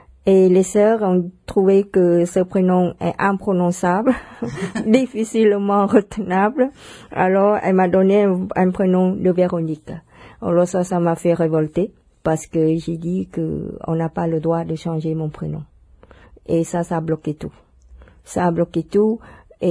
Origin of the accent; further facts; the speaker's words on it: Cambodia; now in France; Quand j'étais jeune, parce que le Cambodge était sous protectorat français, et nous avons